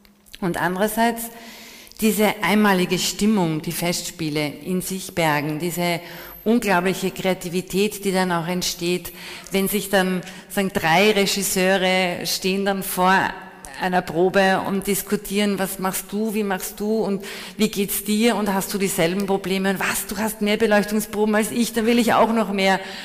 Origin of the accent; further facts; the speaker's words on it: Vienna, Austria; also born or lived in Graz; now in Bregenz, Austria; Da ist natürlich so ein bisschen die Idee und Vorstellung eines Ostösterreichers, ich bin Wienerin